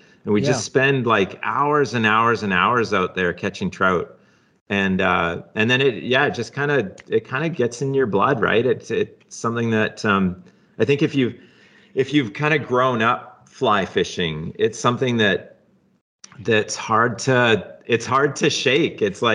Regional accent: British Columbia, Canada; But I actually grew up in the Kootenays, which is where the headquarters are. And so I grew up in the Rockies and then eventually kind of migrated out west a little bit farther out to the coast.

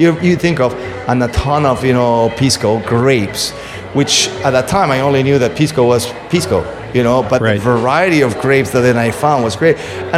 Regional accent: Lima, Peru; English is a second language; I'm originally from Lima.

